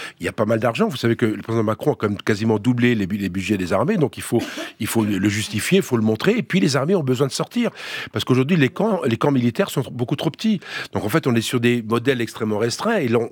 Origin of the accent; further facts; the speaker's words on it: Brittany, France; je suis breton, donc on peut gérer ça différemment.